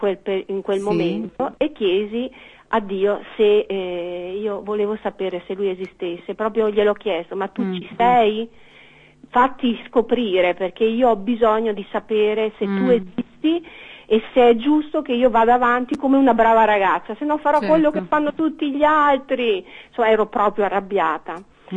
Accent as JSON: {"language": "Italian", "region": "Veneto", "country": "Italy", "said": "forse si sente che io sono veneta e invece Sandro è romano."}